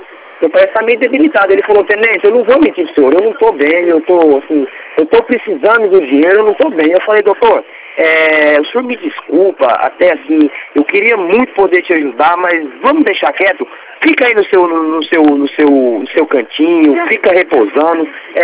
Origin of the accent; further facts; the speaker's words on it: Uberlândia, Minas Gerais, Brazil; Eu não sou daqui. Eu sou da cidade de Uberlândia, de Minas Gerais.